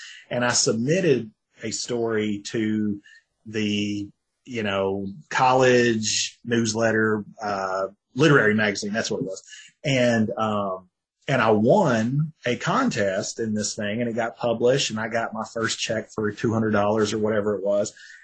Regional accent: Tennessee, United States; Hey, I'm from Tennessee, man.

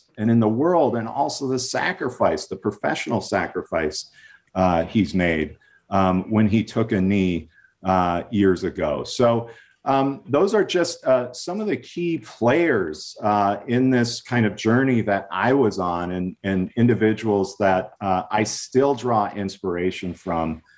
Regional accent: Minnesota, United States; I was from Minnesota, far away from that.

